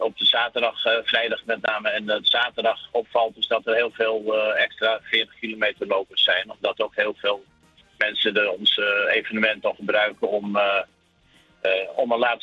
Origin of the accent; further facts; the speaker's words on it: Laren, North Holland, Netherlands; born there; Ik ben in Laren geboren. Ik ben daar een tijd weg geweest. Ik ben sinds 3 jaar woon ik weer in Laren.